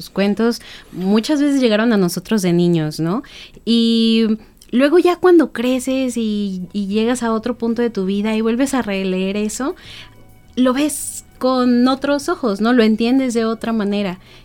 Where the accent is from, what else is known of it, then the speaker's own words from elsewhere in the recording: Guadalajara, Jalisco, Mexico; Yo soy de Guadalajara.